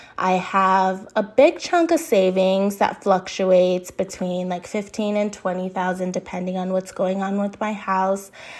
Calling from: Arizona, United States; I'm calling in from Arizona.

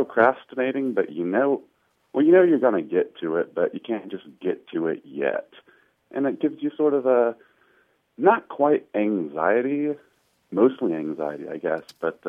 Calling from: Indianapolis, Indiana, United States; Oh, hi. This is … I'm calling from Indianapolis.

